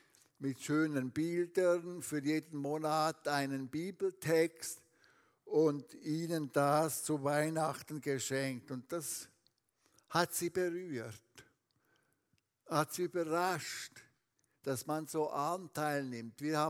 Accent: Switzerland; dass wir als Schweizer uns so für sie Zeit nehmen

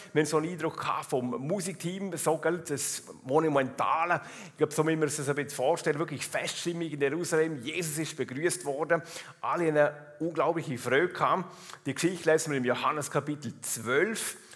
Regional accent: Liechtenstein; accent: Liechtenstein dialect; Ihr versteht meinen Liechtensteiner Dialekt. Ich muss mich gar nicht bemühen, um irgendwie anders zu reden. Ich kann einfach so schwätzen, wie ich gewöhnt bin von daheim.

